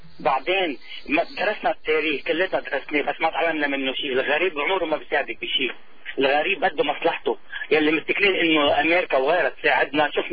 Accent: Lebanon; أنا لبناني

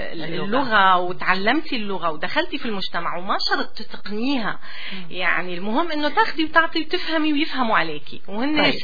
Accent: Syria; moved away as an adult; أنا جيت من سوريا صار لي سنتين حاليا.

